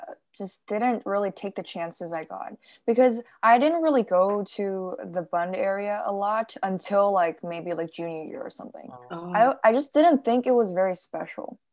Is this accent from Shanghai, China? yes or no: yes; Shanghai, China; also born or lived in Shenzhen; I was born in Shanghai, but I moved to another city, and then I came back, which was like 4th grade to SMIC, so yeah. And the school I went to before was like this British school in Shenzhen.